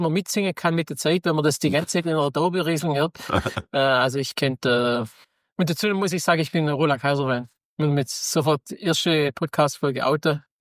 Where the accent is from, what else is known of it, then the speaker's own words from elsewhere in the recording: Baden-Württemberg, Germany; Ja, das ist schon bei uns im Schwabenland.